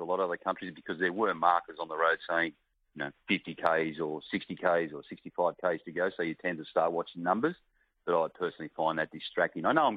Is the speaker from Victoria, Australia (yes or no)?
no; Griffith, New South Wales, Australia; I'm in Griffith, New South Wales, which is my hometown.